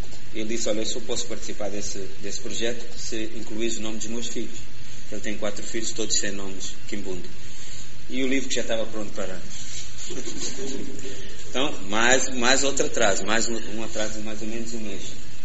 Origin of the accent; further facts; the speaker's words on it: Angola; also born or lived in Portugal; eu nasci em Portugal, não é tão fácil assim mudar. Eu nasci quando meu pai estava a finalizar os estudos universitários, e com um ano a família voltou para Angola.